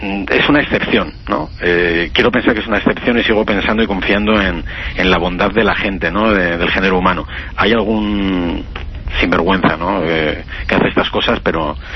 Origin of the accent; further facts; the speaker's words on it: Oviedo, Asturias, Spain; Tenemos orígenes parecidos porque los dos somos de Oviedo